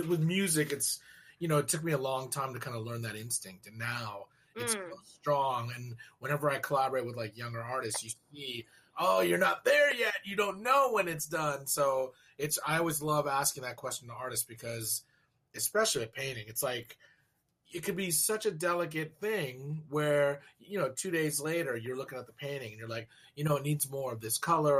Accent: Arcadia, California, United States; I come from Arcadia, that's our city bird, girl.

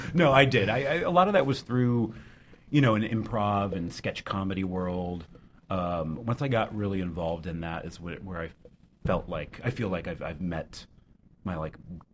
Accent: Midwest, United States; Growing up in the Midwest, you know, Hollywood is not a tangible place.

